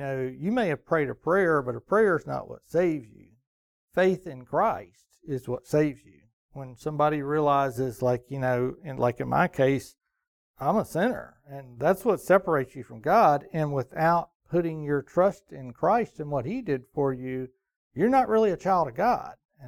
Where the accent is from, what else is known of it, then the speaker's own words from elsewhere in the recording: Memphis, Tennessee, United States; I grew up in Memphis, like I said. We went to a small Baptist church for, you know, probably about the first 12 years of my life and all that. Church doesn't exist anymore, but we grew up in Parkway Village